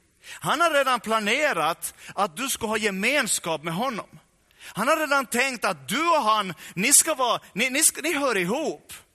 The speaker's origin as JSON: {"language": "Swedish", "region": "Ostrobothnia", "country": "Finland", "said": "vi är från Österbotten, de flesta av oss, så det är inte ens i våra gener på det sättet"}